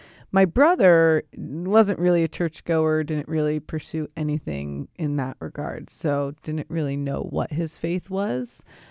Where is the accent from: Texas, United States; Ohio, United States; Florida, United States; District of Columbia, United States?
Ohio, United States; Cincinnati; So we were raised here in Cincinnati. We were raised Catholic and set a great foundation for our faith.